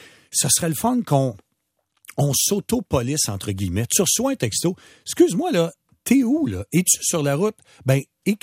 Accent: Montreal, Quebec, Canada; Moi, bon, je suis Montréalais

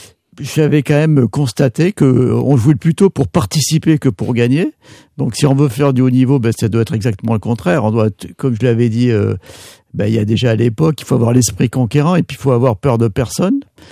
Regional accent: Menton, Provence-Alpes-Côte d'Azur, France; born there; Oui, je suis né à côté de Monaco, je suis né à Menton, je suis français, je suis pas monégasque

